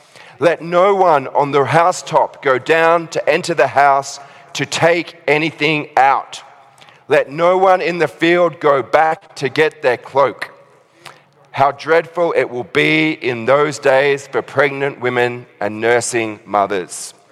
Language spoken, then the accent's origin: English; Australia; accent: Australian; just listen to my Australian accent for a little while